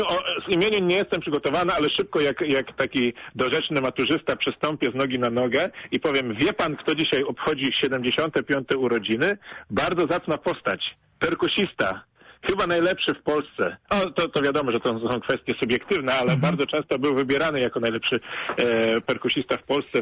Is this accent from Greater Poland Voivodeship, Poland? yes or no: yes; Poznań, Greater Poland Voivodeship, Poland; jestem z Poznania